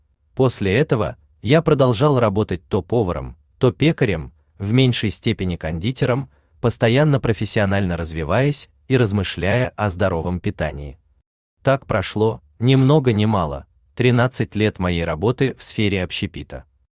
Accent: Omsk, Omsk Oblast, Russia; Я родился и вырос в Сибири, мой родной город, Омск.

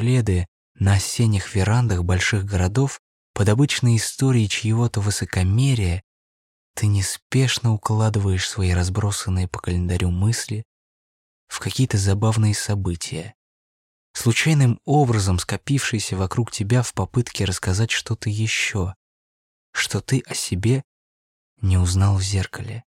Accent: Oryol, Oryol Oblast, Russia; А еще это небольшой оммаж моему родному городу Орлу, его летним закатом и очень редко, но случающимся только там маленьким человеческим чудесам.

